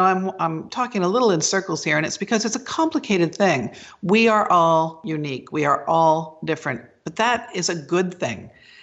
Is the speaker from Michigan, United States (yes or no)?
no; Massachusetts, United States; because I'm from Cape Cod and I know the Elizabeths